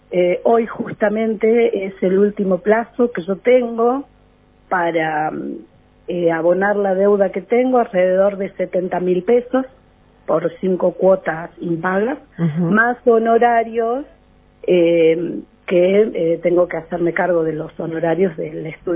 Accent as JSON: {"language": "Spanish", "town": "Santa Rosa del Conlara", "region": "San Luis", "country": "Argentina", "tie": "born or raised there", "said": "yo soy de acá de Santa Rosa del Conlara, hace 5 meses, o sea, yo soy nativa de acá de Santa Rosa del Conlara"}